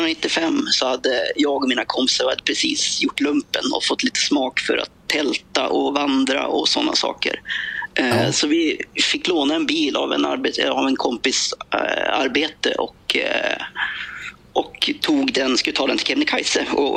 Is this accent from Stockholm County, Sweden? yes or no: no; Härnösand, Västernorrland County, Sweden; Ja, men precis, men jag är ursprungligen från Härnösand, och det är ju typ 20-25 mil söder om Umeå.